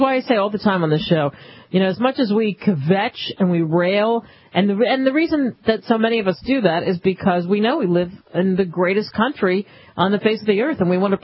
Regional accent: Northeast, United States; now in Dallas, United States; Oh, no. I grew up in the Northeast. I'm an Eagles fan.

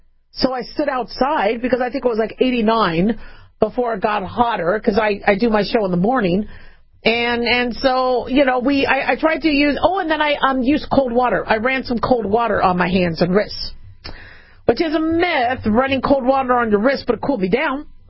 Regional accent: Phoenix, Arizona, United States; also born or lived in Las Vegas, United States; Because I grew up in Phoenix and Vegas, and unless it's 120 degrees, I don't get bothered by it.

